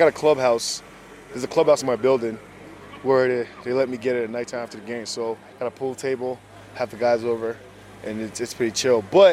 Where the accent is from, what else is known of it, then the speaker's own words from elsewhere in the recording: Nigeria; now in Canada; growing up in Nigeria, we ran track.